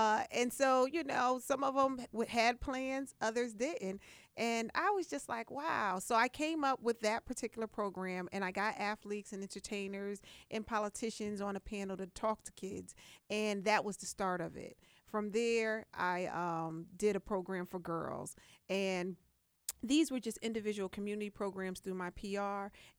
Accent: New Haven, Connecticut, United States; My hometown has always been supportive, New Haven, Connecticut.

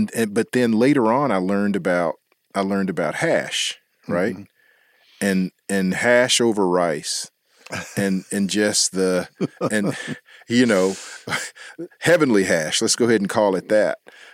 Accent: Edgefield, South Carolina, United States; Well, growing up in Edgefield, there was this little place in North Augusta that Mom and Daddy would stop.

